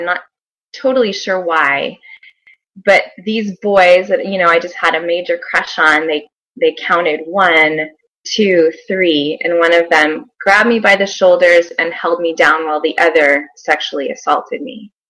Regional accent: Oklahoma City, Oklahoma, United States; but I grew up in Oklahoma City. In a small town there, had a great family, mom, dad, and a little sister.

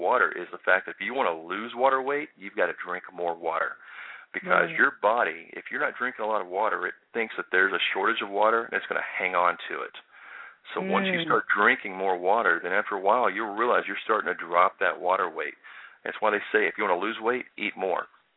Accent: Southern United States, United States; I was raised in the South with sweet tea and fried food.

